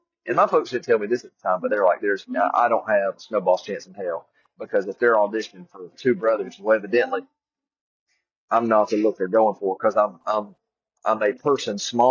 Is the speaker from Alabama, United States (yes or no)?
yes; Clanton, Alabama, United States; Clanton, my hometown in Alabama's got 9,000 people in it. Like I said, most of them are peach farmers.